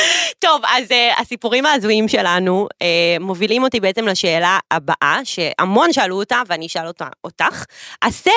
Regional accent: Petah Tikva, Central District, Israel; חבר ילדות, פתח תקווה, גדלנו ביחד

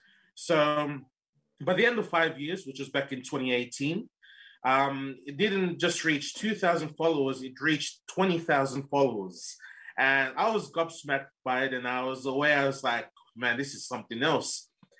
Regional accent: Sydney, New South Wales, Australia; born there; So I was born in Sydney, Australia, 1989, so that makes me 32 years old. My parents, I migrated from the islands of Fiji, where they're from. So for myself, I come from Tailevu, the province of Tailevu.

